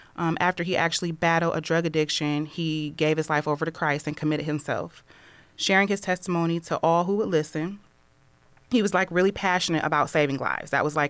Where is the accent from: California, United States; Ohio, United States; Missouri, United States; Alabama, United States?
Ohio, United States; Toledo; I was born right here in Toledo at Toledo Hospital. I was raised on the south side of Toledo. I went to Libby High School, where I started my freshman year and then completed at Perrysburg.